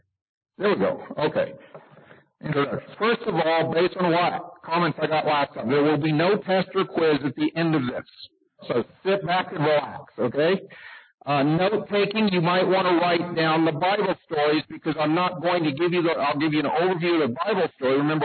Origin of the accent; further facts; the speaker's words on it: St. Petersburg, Florida, United States; I grew up in Florida. I was around water a lot. We played in water. We lived in it. As in St. Pete, Florida